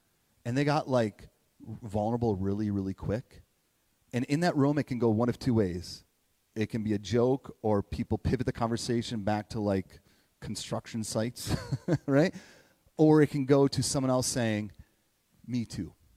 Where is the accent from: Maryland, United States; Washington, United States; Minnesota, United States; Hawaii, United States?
Minnesota, United States; From a local, I'm a Minnesotan, right? And us Minnesotans, we love, and we're like, yes, we're Minnesota nice.